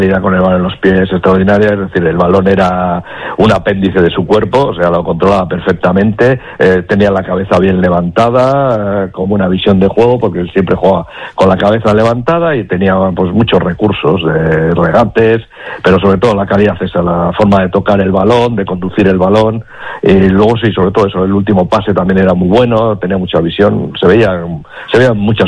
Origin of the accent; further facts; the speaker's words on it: Basauri, Basque Country, Spain; Yo soy de Basauri, vamos.